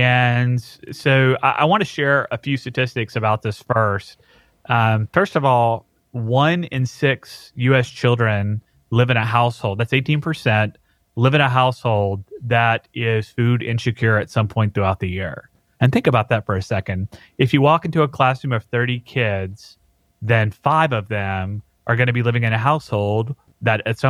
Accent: Poplarville, Mississippi, United States; It's called Backpack Buddies of Poplarville. And that's my hometown. It's where I'm from

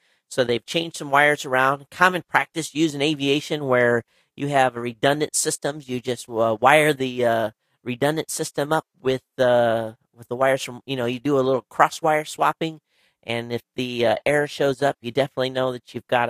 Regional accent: Michigan, United States; But I actually did a search for where I grew up originally in Michigan.

